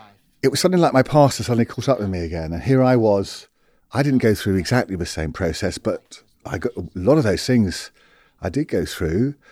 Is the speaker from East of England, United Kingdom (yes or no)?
yes; Bishop's Stortford, East of England, United Kingdom; born there; I was born in Bishop Stortford, but I was sent away to a boarding school from the age of 11 called Christ Hospital.